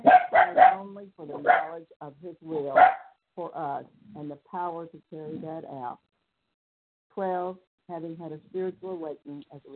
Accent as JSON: {"language": "English", "town": "Pensacola", "region": "Florida", "country": "United States", "said": "I'm from Pensacola, Florida, and I am a recovered compulsive overeater through God's grace."}